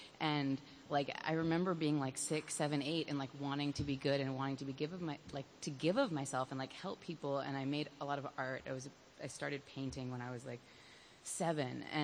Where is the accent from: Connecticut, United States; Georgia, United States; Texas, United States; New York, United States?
New York, United States; New York City; And I grew up in New York City. I was a really sensitive kid.